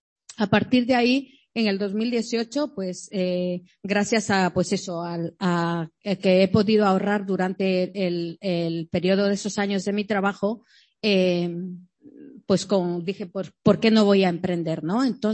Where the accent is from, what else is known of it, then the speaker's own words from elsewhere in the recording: Ecuador; now in Spain; Sí, soy ecuatoriana, llevo desde el año 99 aquí en Euskal Herria.